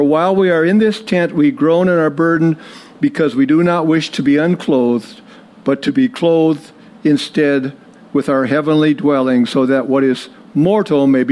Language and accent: English; International Falls, Minnesota, United States; I was raised in International Falls. We saw 40 to 50 below several times.